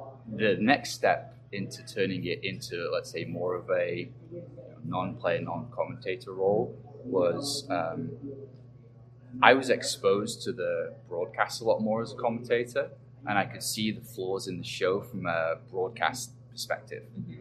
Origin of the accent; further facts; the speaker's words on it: England, United Kingdom; first language English; And so for me, it was being English, being native, they were like, "Hey, you can speak right. You want a microphone?"